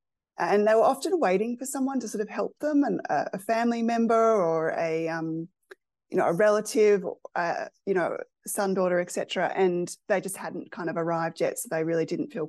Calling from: Melbourne, Victoria, Australia; I'm joining from the Wurundjeri and Boonwurrung lands of the Kulin Nation here in Melbourne, in Australia

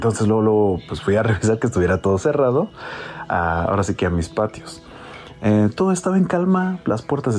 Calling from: Cuautitlán Izcalli, State of Mexico, Mexico; de Izcalli, aquí pasan a saludar

